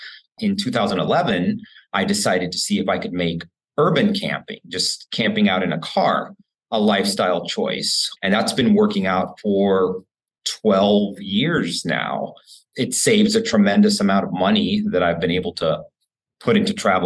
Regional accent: Houston, Texas, United States; So it just makes me sad that in my hometown of Houston and many other cities around the country

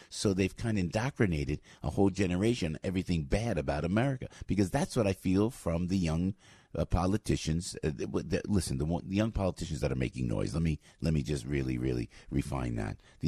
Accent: New York, United States; Is it because we're from New York that we are more aware of this?

